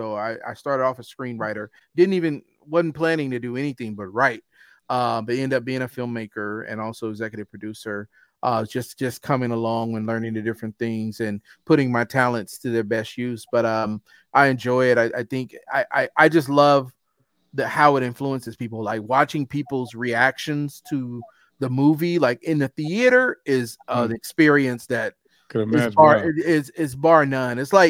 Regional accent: Indiana, United States; Because I'm from Indiana.

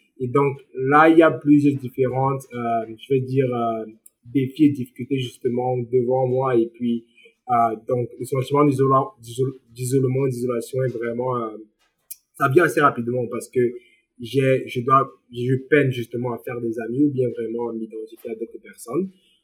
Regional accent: Cameroon; now in Canada; je parlais pas anglais quand j'ai déménagé ici au Canada. Ouais, je viens du Cameroun, le Cameroun est bilingue

